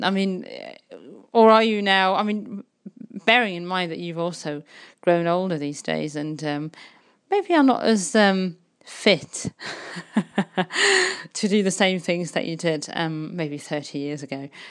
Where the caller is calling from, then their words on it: Cologne, North Rhine-Westphalia, Germany; I'm calling from Cologne